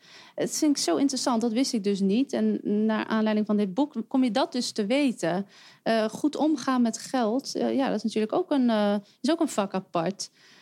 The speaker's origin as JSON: {"language": "Dutch", "town": "Amsterdam", "region": "North Holland", "country": "Netherlands", "said": "jij luisteraar bent een Amsterdammer, net als ik zelf."}